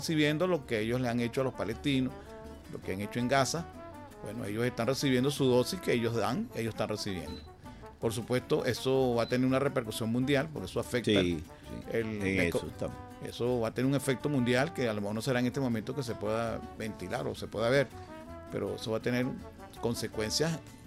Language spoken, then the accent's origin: Spanish; Venezuela; queremos que nos respeten a nosotros como venezolanos.